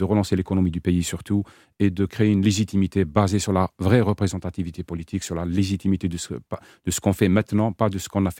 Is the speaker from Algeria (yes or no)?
yes; Algeria; Et le souci pour moi en tant qu'Algérien